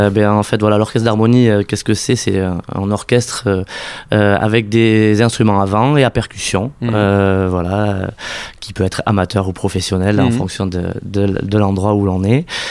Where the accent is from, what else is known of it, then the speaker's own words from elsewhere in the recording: Amou, Nouvelle-Aquitaine, France; also born or lived in Dax; donc je suis né à Dax. J'ai grandi en Chalosse, à Hamou exactement.